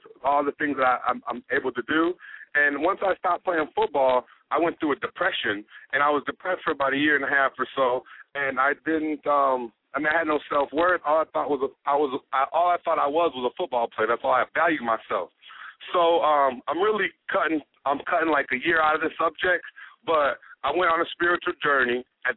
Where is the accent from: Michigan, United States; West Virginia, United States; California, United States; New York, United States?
Michigan, United States; Kalamazoo; I grew up in Kalamazoo, Michigan. It's southwest Michigan. Grew up there. Lived there till 18 years old.